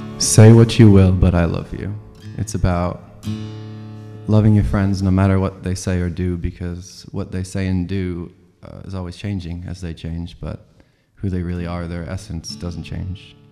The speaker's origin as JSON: {"language": "English", "town": "Syracuse", "region": "New York", "country": "United States", "said": "I'm a songwriter from Syracuse, New York, and I've been writing since I was about 11. And I'm 26 now"}